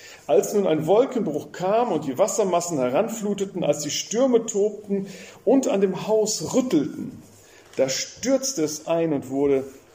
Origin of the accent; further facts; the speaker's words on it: Rhineland-Palatinate, Germany; Damals vor der Ahrtal-Katastrophe, von der Flut. Ich komme ja quasi aus der Gegend